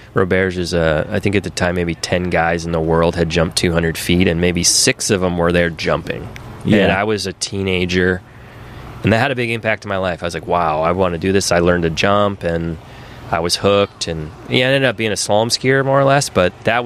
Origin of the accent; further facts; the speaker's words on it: Michigan, United States; Well, I grew up in Michigan. My parents were teachers. We lived on a lake in the summer.